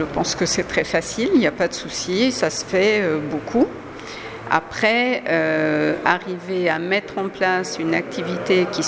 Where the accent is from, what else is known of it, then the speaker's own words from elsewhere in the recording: Burkina Faso; born there; also born or lived in Niger; Je suis née au Burkina Faso, j'ai vécu au Niger très longtemps.